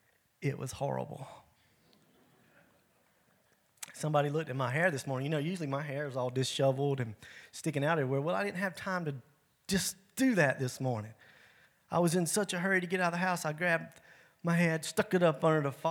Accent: the South, United States; Now listen, I'm from the South. Life in New York and New Jersey is not the same.

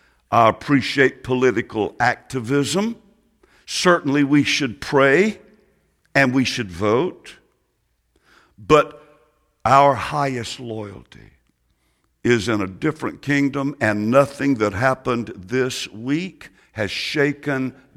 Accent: United States; Now, I'm an American, and that is a natural and a temporal thing.

